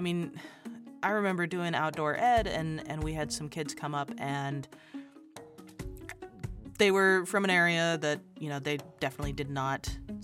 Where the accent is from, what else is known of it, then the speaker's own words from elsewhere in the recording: Great Falls, Montana, United States; Despite the fact that I grew up in Great Falls, Montana, so obviously some ranching and farming out there